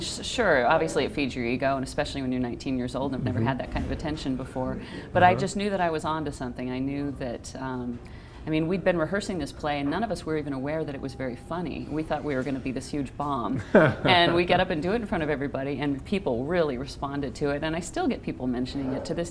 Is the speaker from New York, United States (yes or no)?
no; Anchorage, Alaska, United States; also born or lived in Palmer; Yeah, for the most part. I mean, I was born here in Anchorage, moved to the Valley when I was about 4 or 5 years old, and we lived out there for 10 years in Palmer, and then moved